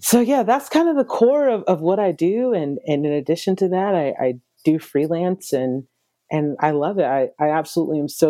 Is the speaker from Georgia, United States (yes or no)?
yes; Atlanta, Georgia, United States; also born or lived in Nashville / Dallas; now in Los Angeles, United States